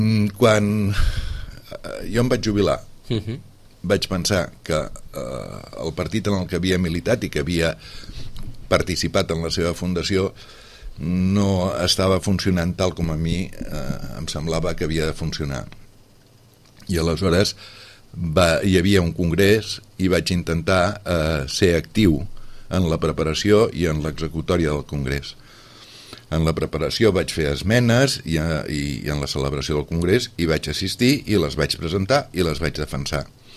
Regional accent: Catalonia, Spain; born there; Jo he nascut a Catalunya, em sento català, he parlat en català, he pensat en català, he somiat en català, he estimat en català. Em sento amb una relació profunda amb el país.

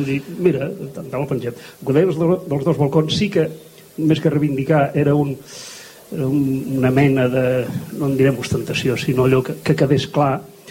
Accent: Sitges, Catalonia, Spain; ens considerem, doncs, primer de tot, sitgetans

